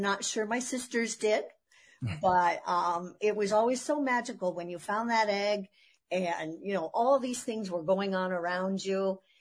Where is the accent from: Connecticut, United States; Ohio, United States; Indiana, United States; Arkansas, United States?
Ohio, United States; Well, it wasn't anything that we have, but I grew up in Ohio.